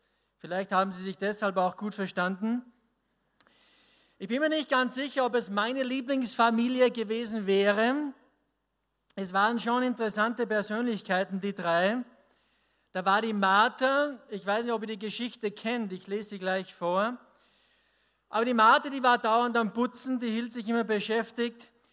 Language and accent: German; Austria; Bei uns in Österreich gibt es eine Werbung, die kennt jedes Kind.